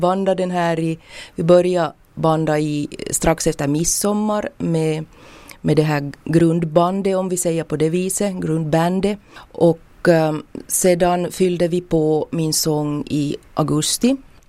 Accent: Kristinestad, Ostrobothnia, Finland; och jag kommer från Lappfjärd i Kristinestad.

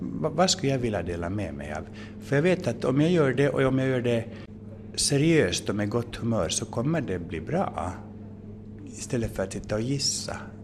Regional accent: Finland; Jag är ju själv finlandssvensk och jag har under hela min uppväxt och barndom varit ganska mycket i Vasa av olika orsaker.

